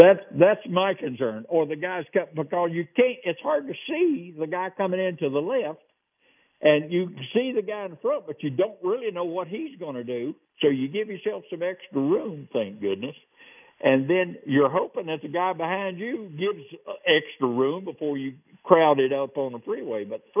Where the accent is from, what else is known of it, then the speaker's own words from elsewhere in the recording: North Carolina, United States; I told them my biggest concern was I'm from North Carolina. That's NASCAR country.